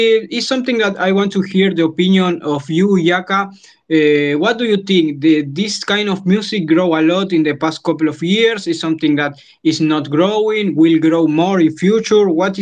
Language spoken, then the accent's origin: English; Argentina; English is a second language; It's not that easy here in South America. I'm from Argentina, and the community around the techno and electronic music is not that big.